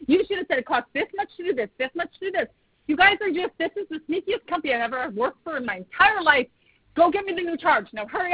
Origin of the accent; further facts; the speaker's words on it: Canada; I'm Canadian